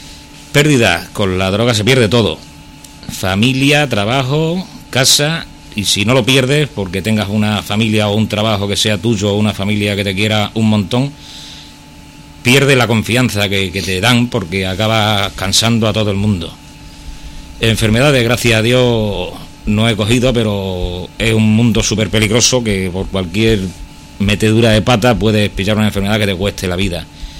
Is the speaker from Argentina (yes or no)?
no; Plasencia, Extremadura, Spain; born there; nací en Plasencia hace 54 años